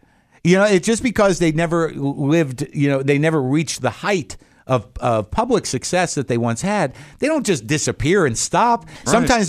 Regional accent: Albuquerque, New Mexico, United States; I grew up in Albuquerque and they shoot the show in Albuquerque

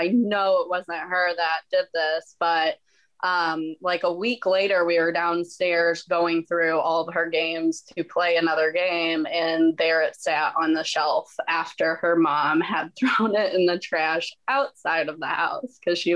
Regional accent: St. Louis, Missouri, United States; I'm from St. Louis.

